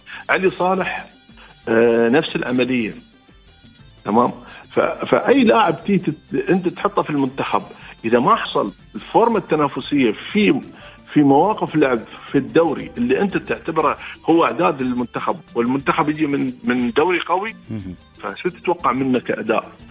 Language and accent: Arabic; United Arab Emirates; انا اماراتي